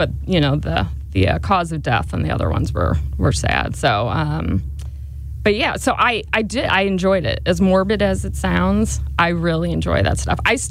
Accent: Ballwin, Missouri, United States; I am. I am from Baldwin. Stayed here for college.

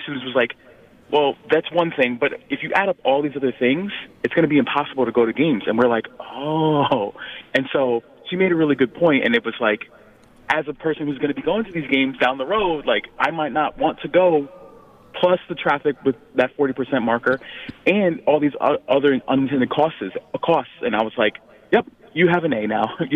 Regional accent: New Jersey, United States; now in Media, United States; I do live in media, and I'm from Jersey, so I'm not Philly at all.

